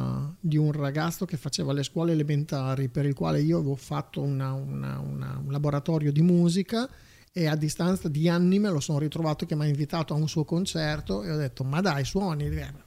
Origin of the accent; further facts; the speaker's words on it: Emilia-Romagna, Italy; ma sono un pochino modenese anch'io